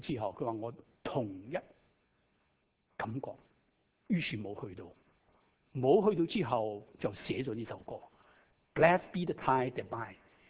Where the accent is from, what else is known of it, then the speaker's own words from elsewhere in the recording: Shanghai, China; accent: Shanghainese; 我的上海话口音啊 ，Richard， 你可以知道听到我的上海话口音。